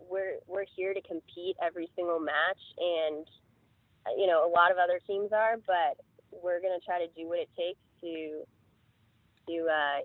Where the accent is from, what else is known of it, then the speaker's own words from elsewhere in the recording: California, United States; Yeah, so I'm actually from California, so I was not used to indoor tennis at all.